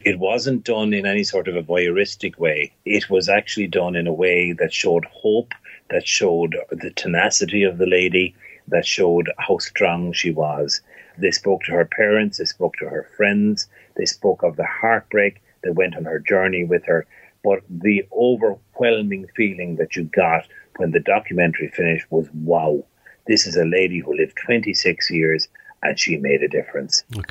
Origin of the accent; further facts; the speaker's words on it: Ireland; Irish people have gone all over the world. There's 80 million people now claim Irish heritage across the world. You know, we have made a big impact for a small country.